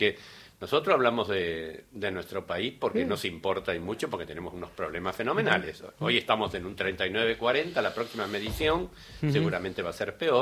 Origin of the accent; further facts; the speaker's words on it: Argentina; pero nosotros mucho, la Argentina